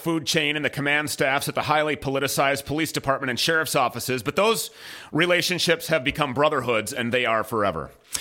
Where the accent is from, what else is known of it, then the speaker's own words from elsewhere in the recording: Minnesota, United States; I would eventually move back here to my home state of the People's Republic in Minnesota